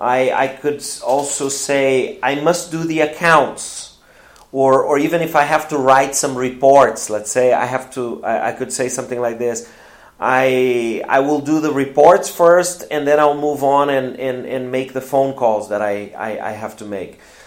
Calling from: Porto Alegre, Rio Grande do Sul, Brazil

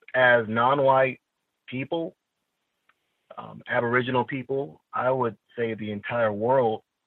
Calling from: California, United States; I'm calling from California.

